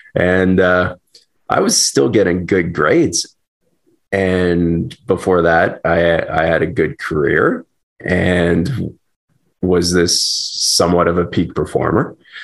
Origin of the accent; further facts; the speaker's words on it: Alberta, Canada; also born or lived in Australia / Japan; I'm originally from Alberta, Canada, and I'm back in Alberta now.